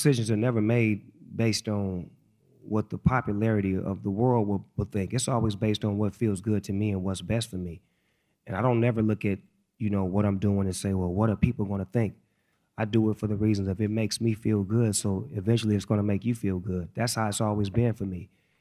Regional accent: Long Beach, California, United States; Well, I come from Eastside Long Beach, California. I was raised by my mother, a single parent, and she raised me on good music, having a good time.

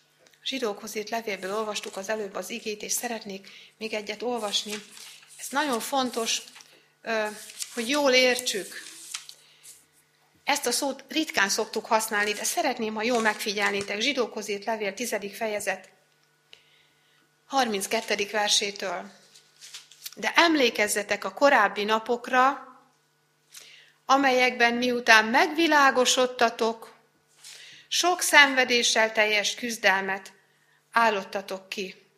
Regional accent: Újfehértó, Szabolcs-Szatmár-Bereg, Hungary; moved away; also born or lived in Békéscsaba; De hát én honnan költöztem oda? Újfehértóról, ne felejtsétek el, én Újfehértóról költöztem Békés Csabára. Ebből a környezetből költöztem Békés Csabára

